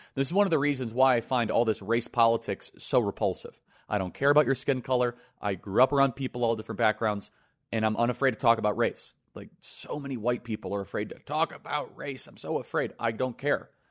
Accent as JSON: {"language": "English", "town": "Wheeling", "region": "Illinois", "country": "United States", "tie": "born or raised there", "said": "Well, no, actually, I didn't. I grew up in Wheeling, Illinois, working class area. In fact, I was a minority in my own high school."}